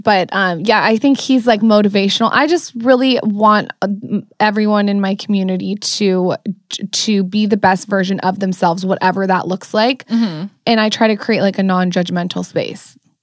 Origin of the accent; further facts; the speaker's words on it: San Diego, California, United States; I grew up in San Diego.